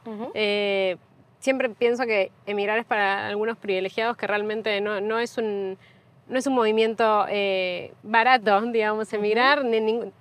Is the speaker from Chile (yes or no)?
no; Argentina; moved away as an adult; also born or lived in Amsterdam; now in Spain; que soy argentina, que vivo en España desde 2020. Uh-huh. Antes de eso había emigrado ya de Argentina y estaba viviendo en Ámsterdam.